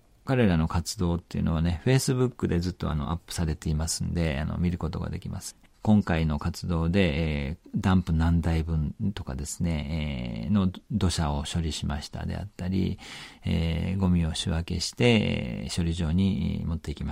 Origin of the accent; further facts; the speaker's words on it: Isahaya, Nagasaki, Japan; 長崎県諫早、私のふるさとなんですけども、帰省する予定だったんですね